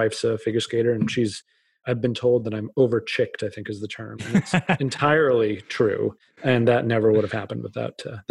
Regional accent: Massachusetts, United States; I grew up outside of Boston.

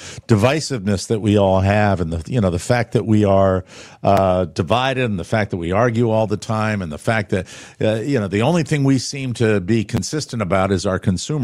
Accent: United States; because I'm an American and I'm curious

